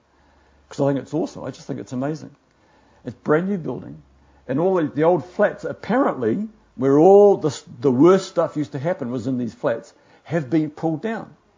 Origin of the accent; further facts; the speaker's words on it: New Zealand; you could tell from my accent we weren't locals, you see, we were New Zealanders.